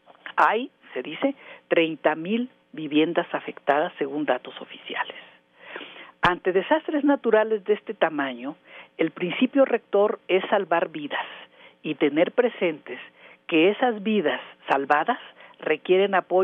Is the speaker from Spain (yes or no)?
no; Mexico; recordar que somos mexicanos